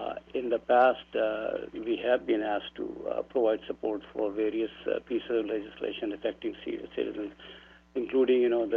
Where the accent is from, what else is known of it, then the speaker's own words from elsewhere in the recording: Fairbanks, Alaska, United States; I'm from Fairbanks, and I serve on the Alaska Commission on Aging, and I'm the current chair.